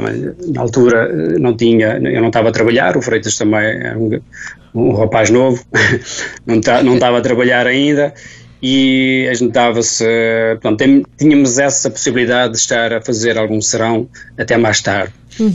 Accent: Santo Espírito, Azores, Portugal; Nós somos da Freguesia Santo Espírito e temos lá um local em Santo Espírito

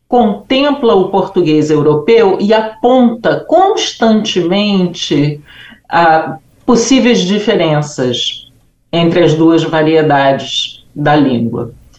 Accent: Brazil; está óbvio para todos os nossos ouvintes que eu sou brasileira

